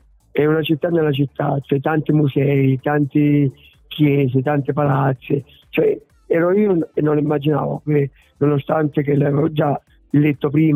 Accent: Francavilla Fontana, Apulia, Italy; Perché tu dove sei? Puglia. Ma quale parte della Puglia? Francavilla, gridavo. Allora si faceva meraviglia, ma non c'era parlato francavillese. Ma c'ho il cuore di Francavilla

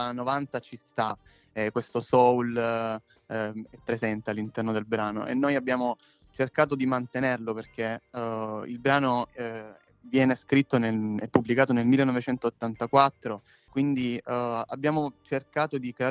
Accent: Surbo, Apulia, Italy; Infatti lo abbiamo girato sia nel mio paese, qui a Surbo, sia su Torre dell'Orso che su San Foca.

